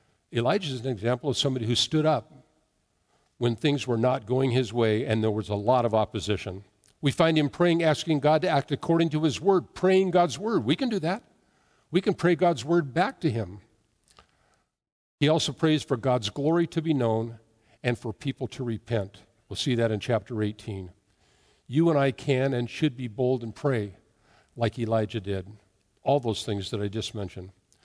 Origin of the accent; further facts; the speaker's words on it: United States; I don't know, as an American, I want more details.